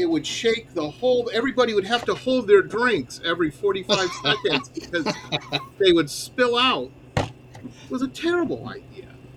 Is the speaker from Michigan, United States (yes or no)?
yes; Detroit, Michigan, United States; I grew up in Detroit back in the 80s, a long time ago, when they were closing all the factories and whatnot.